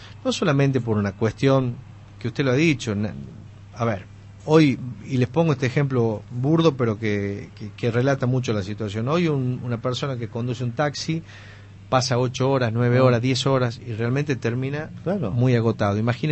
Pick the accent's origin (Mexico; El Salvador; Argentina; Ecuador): Argentina; Tucumán; me indigna me molesta como tucumano